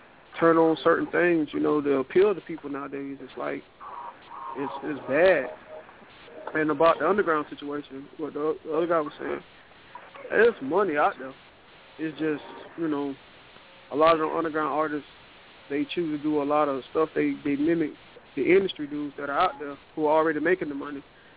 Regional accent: Riviera Beach, Florida, United States; I mean, being from the inner city, like, you read about the city where I'm from Riviera Beach.

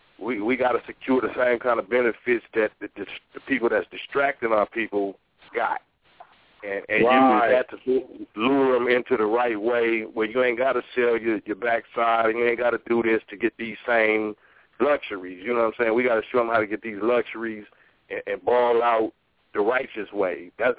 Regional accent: United States; This is Brother … from where I'm from. I'm from Washington.

